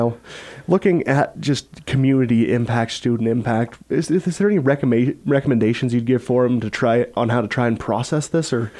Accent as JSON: {"language": "English", "region": "Utah", "country": "United States", "tie": "born or raised there", "said": "You know, this is something I remember all through growing up in Emory County, coming over to USU Eastern, watching plays in the Geary Theater, in the Black Box Theater."}